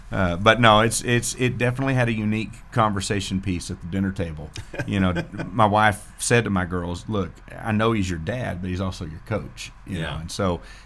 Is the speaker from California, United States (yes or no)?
no; New Mexico, United States; also born or lived in Arlington / Oklahoma; We moved around some. I lived in Oklahoma. I was born in Arlington, graduated high school in New Mexico.